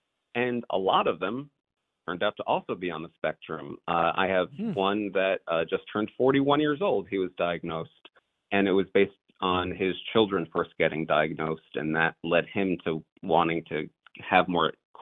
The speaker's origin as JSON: {"language": "English", "town": "New York City", "region": "New York", "country": "United States", "tie": "born or raised there", "said": "As I was growing up in New York City, my group of friends, we were kind of sequestered into an accelerated classroom program."}